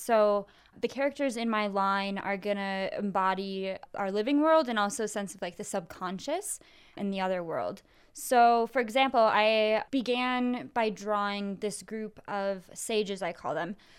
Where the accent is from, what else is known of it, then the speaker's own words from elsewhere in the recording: Appleton, Wisconsin, United States; also born or lived in Minnesota; I am from the Midwest, Appleton, Wisconsin, and Minnesota.